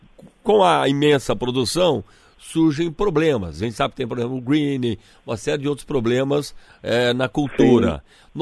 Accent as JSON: {"language": "Portuguese", "region": "Minas Gerais", "country": "Brazil", "tie": "born or raised there", "said": "Eu sou do interior de Minas, morei também no sítio"}